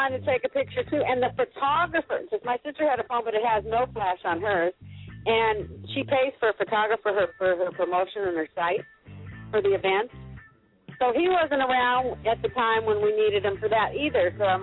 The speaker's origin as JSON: {"language": "English", "town": "Seattle", "region": "Washington", "country": "United States", "said": "hey, I'm from Seattle. I just want to come down and say hi."}